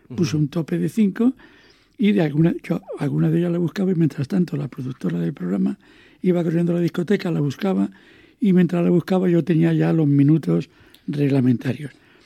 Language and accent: Spanish; Asturias, Spain; Como yo soy asturiano